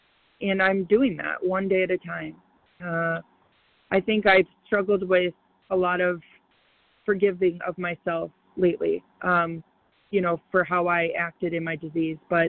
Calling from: Chicago, Illinois, United States; I'm from Chicago.

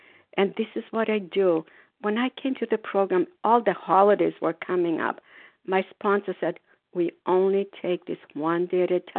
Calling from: Foxborough, Massachusetts, United States; For myself … grateful to recover compulsive avoider, and I'm calling from Foxborough, Massachusetts.

